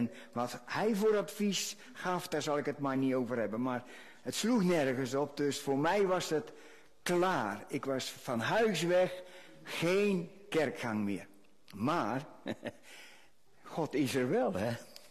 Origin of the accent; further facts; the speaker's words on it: Netherlands; En als Hollander waren wij toen heel populair.